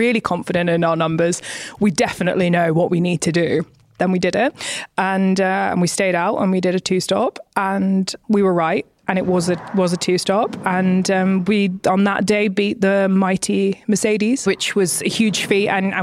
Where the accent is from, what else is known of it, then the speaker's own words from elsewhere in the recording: United Kingdom; because being a British woman in Ferrari, maybe you don't always feel 100% like you really belong there.